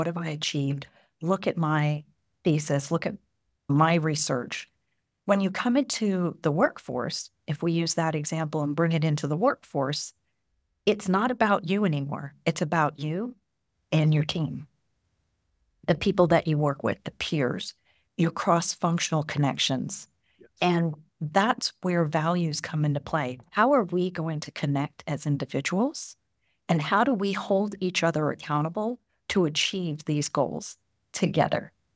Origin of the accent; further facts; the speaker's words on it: Taiwan; moved away as an adult; also born or lived in Hong Kong; now in United States; So I was brought up in Taiwan and Hong Kong, and I came to the United States to get my degrees, and then I started working here.